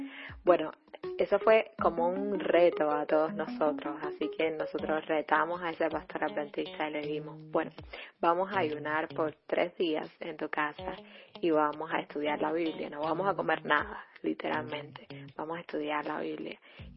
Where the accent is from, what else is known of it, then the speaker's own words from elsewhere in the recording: Santa Clara, Villa Clara, Cuba; Soy originalmente de Santa Clara y estoy muy feliz de ser adventista el séptimo día